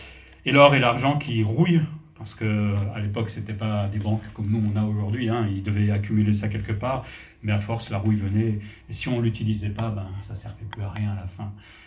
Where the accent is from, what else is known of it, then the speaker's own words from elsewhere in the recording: France; Je suis un Français, donc je sais de quoi je parle